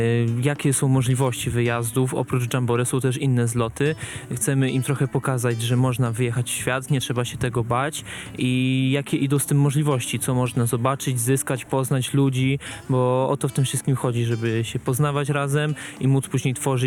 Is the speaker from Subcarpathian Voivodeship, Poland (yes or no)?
yes; Subcarpathian Voivodeship, Poland; Z racji, że jestem z Podkarpacia